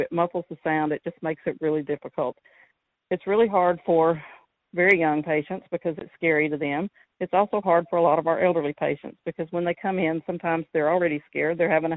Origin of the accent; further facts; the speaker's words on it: Alabama, United States; I have nursing colleagues in several states, including my home state of Alabama.